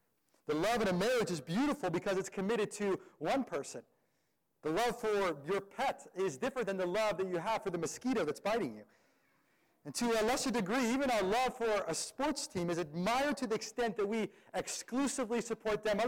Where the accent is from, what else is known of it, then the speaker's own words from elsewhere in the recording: Netherlands; English is a second language; I grew up in Holland, and I used to go to the north of Holland every early spring